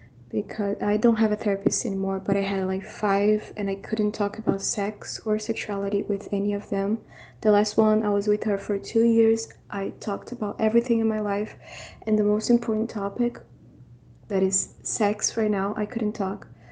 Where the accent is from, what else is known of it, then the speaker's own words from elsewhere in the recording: Brazil; I'm from Brazil